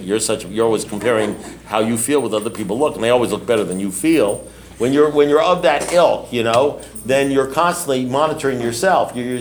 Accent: South Miami, Florida, United States; You know, I'm from South Miami. I'm talking about 30 miles away.

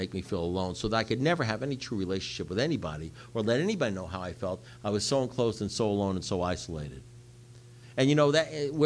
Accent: Great Neck, New York, United States; born there; When I was a kid, I was born in Great Neck, New York

